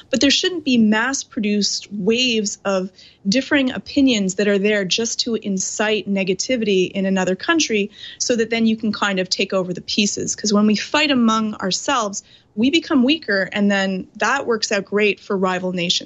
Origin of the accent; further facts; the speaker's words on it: Canada; I'm from Canada